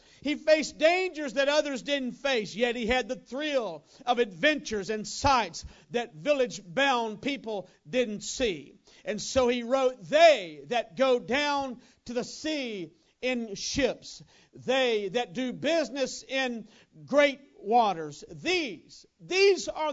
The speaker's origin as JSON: {"language": "English", "region": "Louisiana", "country": "United States", "tie": "born or raised there", "said": "JB was a man in my hometown in Louisiana."}